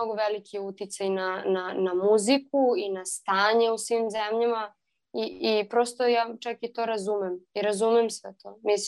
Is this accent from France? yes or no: no; Serbia; ja kao Srpkinja i kao Srpkinju mene boli to. I boli u smislu moji preci su sa Kosova